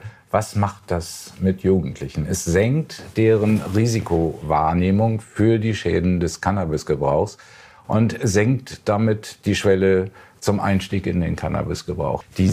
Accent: Hamburg, Germany; ich sage Ihnen als Hamburger

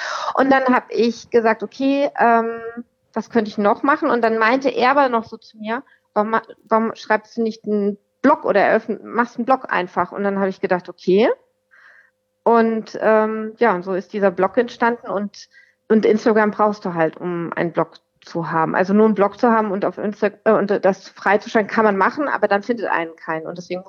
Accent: Rüsselsheim, Hesse, Germany; eigentlich komme ich aus dem Rhein-Main-Gebiet. Ich komme aus Rüsselsheim, Alt-Hasloch.

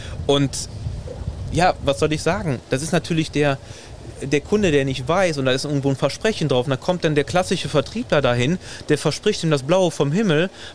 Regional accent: Rhineland-Palatinate, Germany; ich komme direkt aus dem Ahrtal

